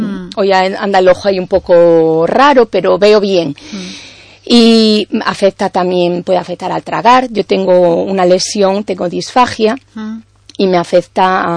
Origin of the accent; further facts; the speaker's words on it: Galicia, Spain; also born or lived in Madrid; Pero mi familia es gallega y somos gallegos y mis raíces son de aquí y mi tierra es Galicia y la amo con todo mi corazón.